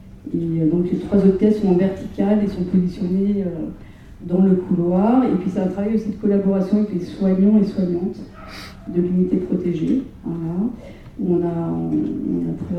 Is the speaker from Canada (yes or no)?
no; Auvergne-Rhône-Alpes, France; je suis retournée en France, je me suis installée dans ma région natale en Haute-Savoie.